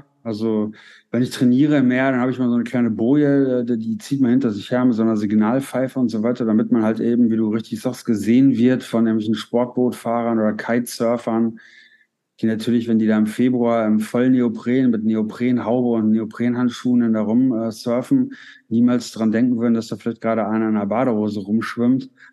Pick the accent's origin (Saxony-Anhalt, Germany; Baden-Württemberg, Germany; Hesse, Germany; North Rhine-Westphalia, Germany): North Rhine-Westphalia, Germany; Paderborn; ich komme aus Paderborn, was ja jetzt nicht irgendwie am Meer liegt